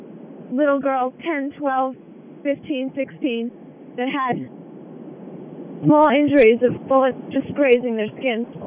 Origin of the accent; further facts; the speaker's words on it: United States; So it was difficult for me trying to explain that as an American, our government probably did not intend to kill innocent people